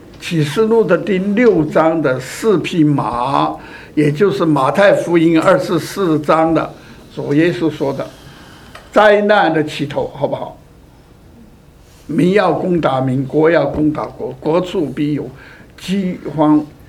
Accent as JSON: {"language": "Chinese", "region": "Sichuan", "country": "China", "said": "我因为他是四川人，我也是四川人嘛，所以叫做同乡。"}